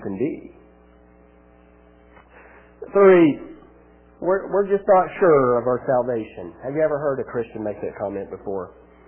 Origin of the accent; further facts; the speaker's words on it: United States; I'm an American. Red-blooded American.